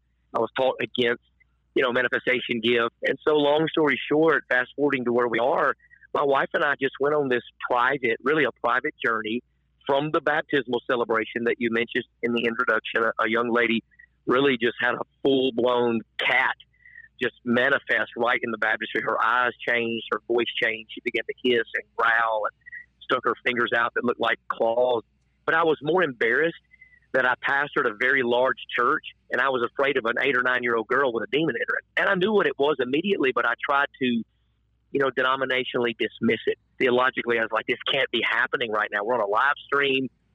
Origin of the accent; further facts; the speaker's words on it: Nashville, Tennessee, United States; You know, I was raised in Nashville, and my dad was in prison for a number of years, about the first 10 years of my life.